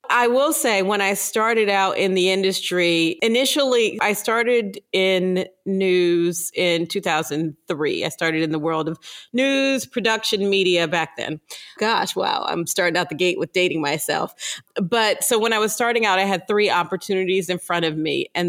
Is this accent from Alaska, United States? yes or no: no; Ohio, United States; now in New York, United States; I'm originally from Ohio and I had come to New York for a different job while I was in college.